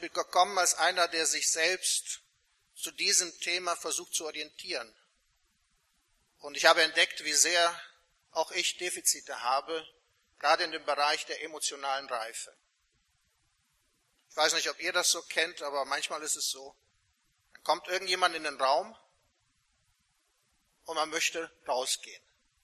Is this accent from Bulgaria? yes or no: no; Croatia; now in Germany; Ursprünglich komme ich aus Kroatien. Bin aber die längste Zeit meines Lebens in Deutschland.